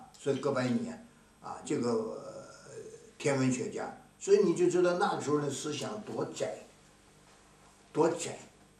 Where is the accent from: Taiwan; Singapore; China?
China; 我们是中国人，中国很大，对不对？